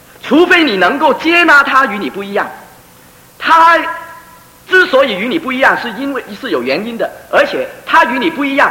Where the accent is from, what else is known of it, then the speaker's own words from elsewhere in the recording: Taiwan; 我说不是不是，我们是本省人，本省人有一种光荣